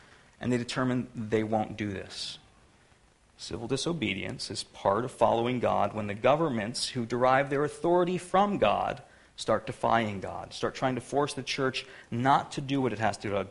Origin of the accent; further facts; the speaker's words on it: United States; One of our problems is that we're so American, we don't always choose the right things to civilly disobey.